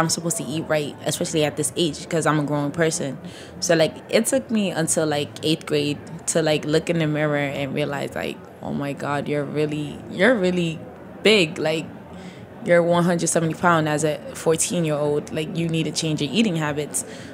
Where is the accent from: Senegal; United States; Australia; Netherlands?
Senegal; also born or lived in Mauritania; I'm from Senegal and Mauritania. So, like, we mostly eat, like, Senegalese food.